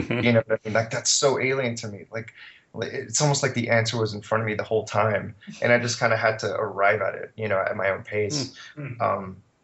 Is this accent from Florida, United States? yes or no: yes; Miami, Florida, United States; And I was raised in Miami, and I wanted to get out of Miami, Florida.